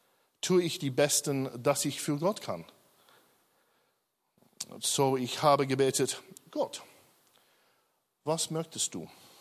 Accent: Sydney, New South Wales, Australia; German is a second language; moved away; Meine Familie und ich komme aus Sydney.

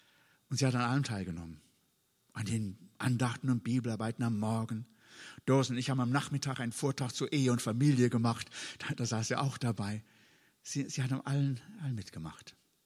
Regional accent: Rhineland-Palatinate, Germany; Bei uns im Westerwald an der Bundesstraße 8

